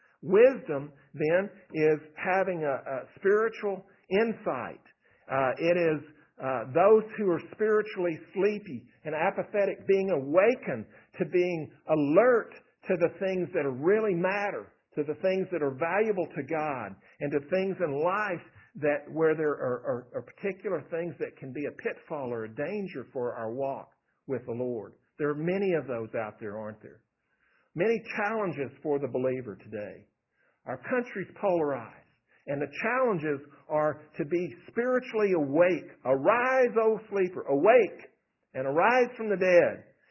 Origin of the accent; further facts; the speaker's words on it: Texas, United States; I grew up out in West Texas. Out there, there's a Spade Ranch.